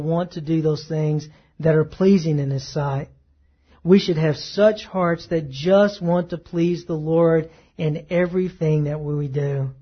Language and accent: English; the South, United States; the culture that I grew up here and in the South